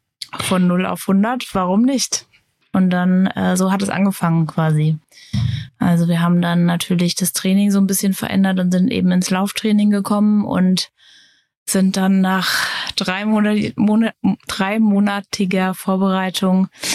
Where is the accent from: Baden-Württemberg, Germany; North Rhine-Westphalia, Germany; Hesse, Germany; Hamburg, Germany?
Hesse, Germany; now in Berlin, Germany; ich bin beruflich gesehen Hair- und Make-up-Artist, wohne hier in Berlin, Prenzlauer Berg, jetzt schon seit 20 Jahren. Ich bin eigentlich aus Hessen